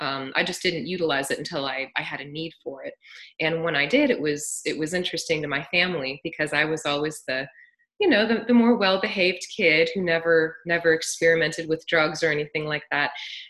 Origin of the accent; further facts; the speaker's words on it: Midwest, United States; I grew up in the Midwest, you know, and it was all about cheese and cookouts and burgers.